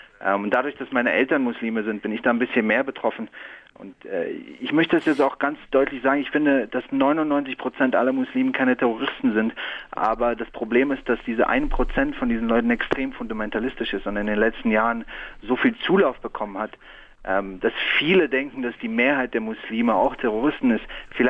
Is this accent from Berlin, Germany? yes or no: yes; Berlin, Germany; also born or lived in Afghanistan; ich bin aus Berlin, bin aber geboren in Afghanistan und somit sind meine Eltern Muslime